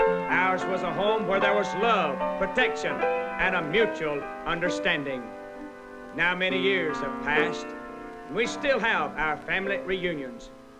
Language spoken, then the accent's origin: English; Sycamore, Georgia, United States; I grew up in the Depression years in the home of … Along with three brothers and six sisters, I lived in a little community 4.5 miles east of Sycamore, Georgia.